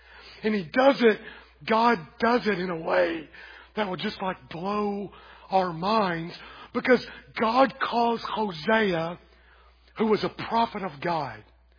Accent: Kentucky, United States; this reminds me of the church I grew up in Kentucky.

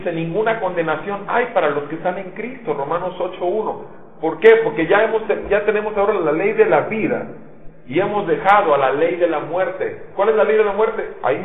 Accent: Mexico; como mexicanos que podemos traer 15 Biblias en la mano y nadie nos dice nada.

